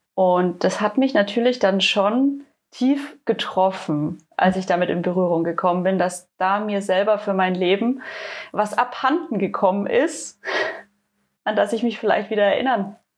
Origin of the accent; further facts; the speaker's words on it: Rothenburg, Germany; ich komme aus Rothenburg und ich komme aus der kreativen Ecke.